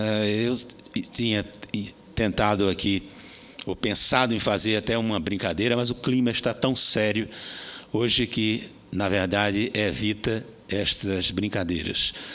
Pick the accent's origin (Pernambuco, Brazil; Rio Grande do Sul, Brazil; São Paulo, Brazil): Pernambuco, Brazil; born there; o presidente Lula, como eu, nascemos em Pernambuco